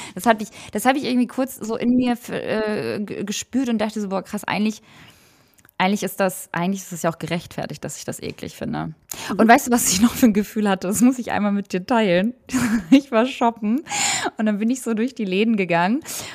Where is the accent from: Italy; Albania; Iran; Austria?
Albania; now in Germany; Ich bin Albanerin, also Ausländerin.